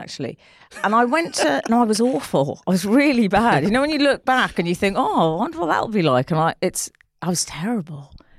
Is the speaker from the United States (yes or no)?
no; London, United Kingdom; No, not from birth. I grew up in North London.